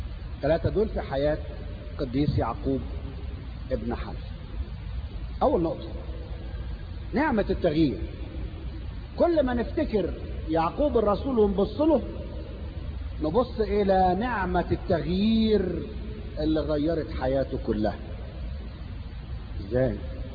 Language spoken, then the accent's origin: Arabic; Egypt; والعاده دي موجوده لحد النهارده في السودان وعندنا في مصر وفي كل حته